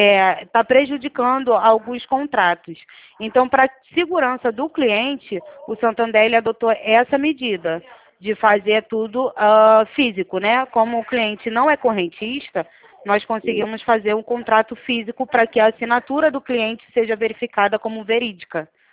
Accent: Rio de Janeiro, Brazil; Eu sou de Campo Grande.

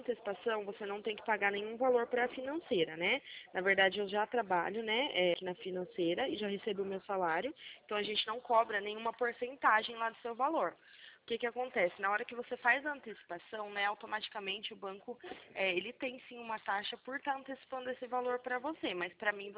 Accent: Santa Bárbara d'Oeste, São Paulo, Brazil; eu sou aqui de Santa Bárbara do Oeste, do interior aqui de São Paulo.

